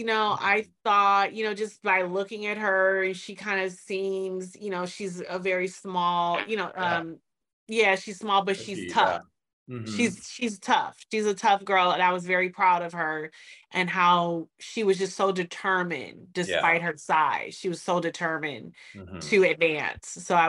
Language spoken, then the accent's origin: English; Detroit, Michigan, United States; But I was like, honey, I'm from Detroit. You know, this is Detroit top right here.